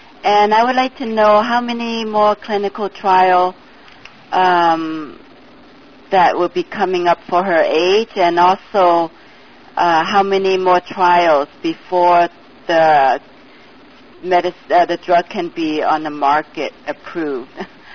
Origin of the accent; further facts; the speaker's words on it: California, United States; I am from California.